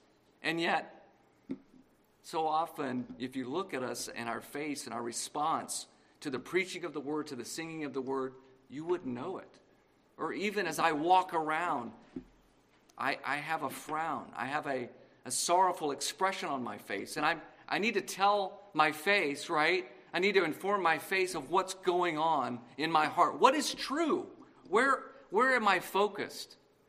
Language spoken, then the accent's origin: English; Texas, United States; I'm a little bit ashamed because I grew up in Texas. And so football is a big deal in Texas.